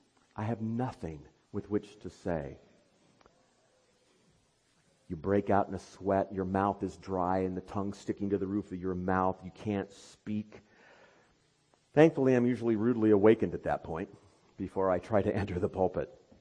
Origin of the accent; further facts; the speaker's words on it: Madrid, Iowa, United States; the home church in which I grew up in Madrid, Iowa